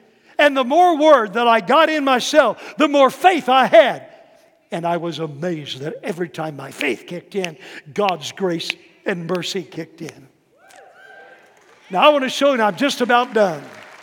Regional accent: Texas, United States; born there; By the way, I was born in Texas. I know what a hamburger is.

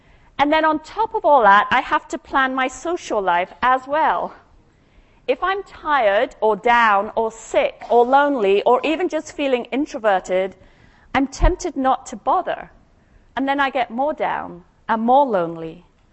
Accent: Scotland, United Kingdom; No, I'm not Australian, I'm from Scotland.

